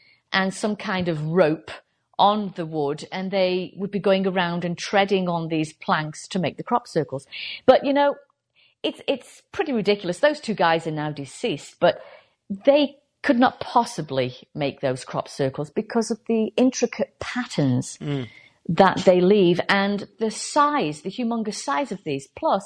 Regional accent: United Kingdom; me being British, in my neck of the woods back in the UK, we've had loads of crop circles over the years.

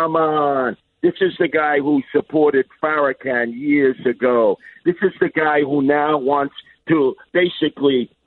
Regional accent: Brooklyn, New York, United States; Where am I from? Brooklyn. It's off the L&B Spumoni.

